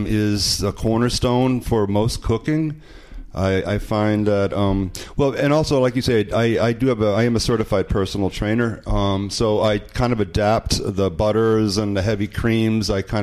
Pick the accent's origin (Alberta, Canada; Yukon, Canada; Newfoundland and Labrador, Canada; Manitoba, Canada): Newfoundland and Labrador, Canada; born there; also born or lived in France / Germany / United States; I was born in Newfoundland on a, my father was in the military, so we were stationed up north. And after Newfoundland, we moved to Europe, where I lived in France, I lived in Germany.